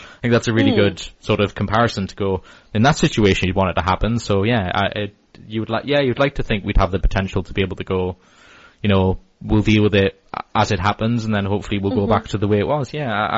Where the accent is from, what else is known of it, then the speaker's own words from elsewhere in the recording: Newcastle, North East England, United Kingdom; I'm from Newcastle, which is the northeast of England, and it's kind of obviously a working class part of the country